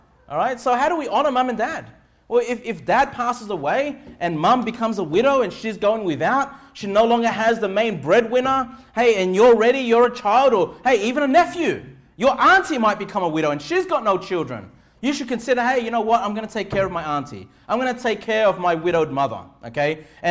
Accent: Canley Vale, New South Wales, Australia; I grew up here in Canleyvale. I grew up here just, you know, a few kilometers away from where we meet for church.

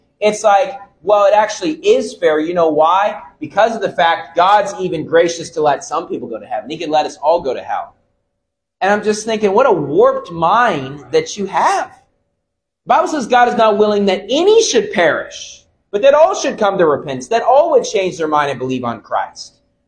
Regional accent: West Virginia, United States; And I would say that growing up in West Virginia, I'll say this, every single year it hailed

